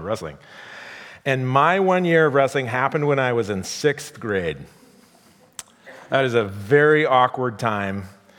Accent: Iowa, United States; I grew up in Iowa. Real wrestling is not what's on TV now.

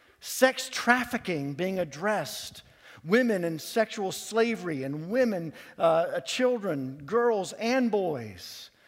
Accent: Pennsylvania, United States; I was from Pennsylvania.

